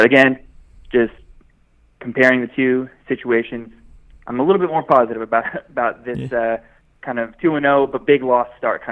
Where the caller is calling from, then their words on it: Dallas, Texas, United States; I'm calling from Dallas.